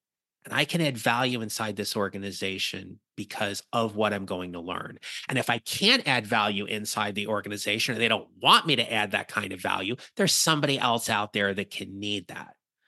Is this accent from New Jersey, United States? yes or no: yes; New Jersey, United States; Now, Kate, you know this, I'm from New Jersey. It is part of my charm.